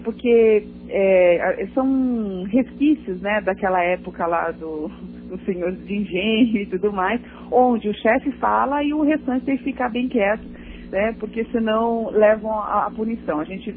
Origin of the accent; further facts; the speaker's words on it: Brazil; a gente, enquanto brasileiro, né, a gente sempre acha que alguém tem que vir ajudar